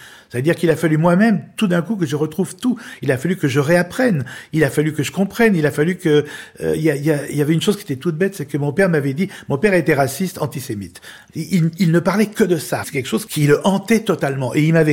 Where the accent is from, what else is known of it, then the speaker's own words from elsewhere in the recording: Lyon, Auvergne-Rhône-Alpes, France; et Lyon, puisque mon père est de Lyon et j'ai été élevé à Lyon.